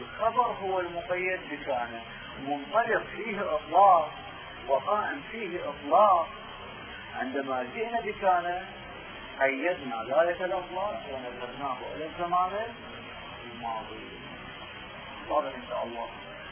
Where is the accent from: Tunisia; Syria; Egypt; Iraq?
Iraq; احنا عندنا بالعراق